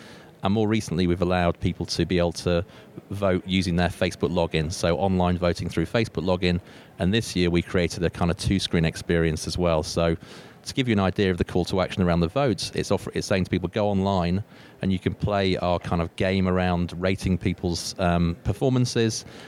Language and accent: English; United Kingdom; accent: British; The company's actually a British company, as you can tell from my strange accent.